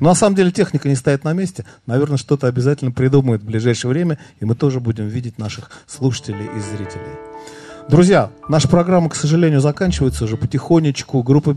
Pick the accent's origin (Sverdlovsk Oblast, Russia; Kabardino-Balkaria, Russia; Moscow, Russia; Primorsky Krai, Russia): Moscow, Russia; мне, как коренному москвичу